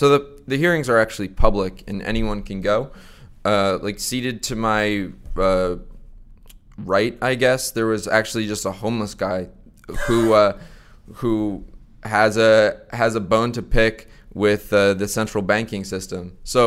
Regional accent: Connecticut, United States; I am from Connecticut. I'm a Yankee.

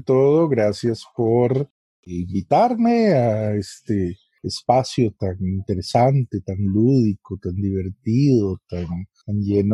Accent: Costa Rica; soy costarricense.

